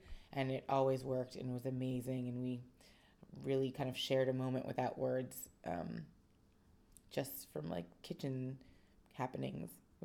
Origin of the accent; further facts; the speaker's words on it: Caymore, West Virginia, United States; It's Caymore, West Virginia, which is a mining town. They made a mine in Caymore, and then the town was built up around it